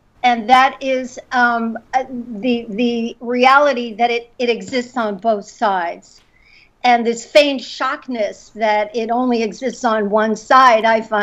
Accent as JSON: {"language": "English", "town": "Queens", "region": "New York", "country": "United States", "tie": "born or raised there", "said": "I'm from originally from Queens, New York, so I've known about Donald Trump my entire life. I grew up about 7 miles away from where he did."}